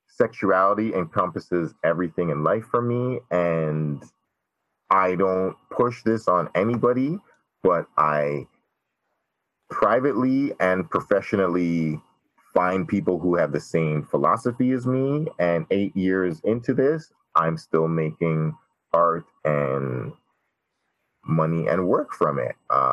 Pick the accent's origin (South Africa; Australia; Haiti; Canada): Canada; now in Toronto, Canada; I'm a Jamaican Canadian porn star, musician, journalist, activist, cat lover, comic book lover, interesting human being that lives in Toronto, Ontario, Canada.